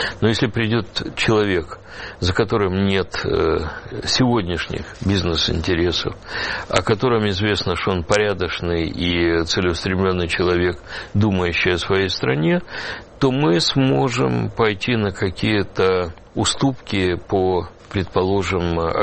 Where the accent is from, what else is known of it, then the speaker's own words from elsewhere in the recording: Ukraine; Мы, украинцы, бросились так же, как белорусы